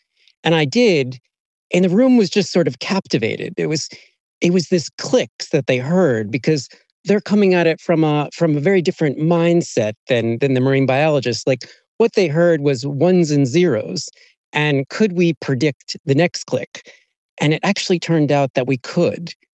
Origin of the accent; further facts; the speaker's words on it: United States; accent: American; like there's an Australian accent like you all, and my American accent.